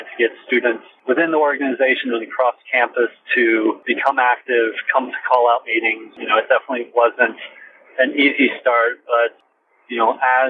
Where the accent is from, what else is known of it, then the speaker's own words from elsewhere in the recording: Indiana, United States; my time growing up in Indiana, in high school, in middle school, et cetera